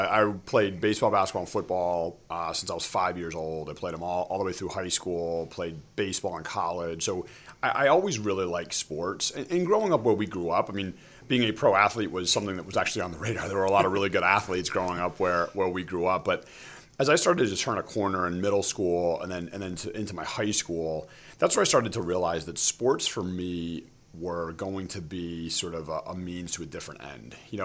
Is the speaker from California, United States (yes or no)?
no; Chicago, Illinois, United States; born there; now in Philadelphia, United States; So I was born in Chicago.